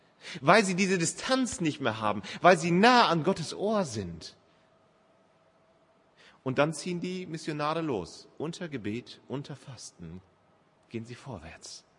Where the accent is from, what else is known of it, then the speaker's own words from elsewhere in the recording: Northern Germany, Germany; für mich als Norddeutscher ist das der Super-GAU da hoch